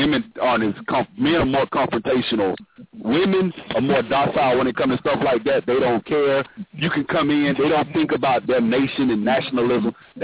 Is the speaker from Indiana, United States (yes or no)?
no; Alabama, United States; I'm from Alabama, so I like certain things.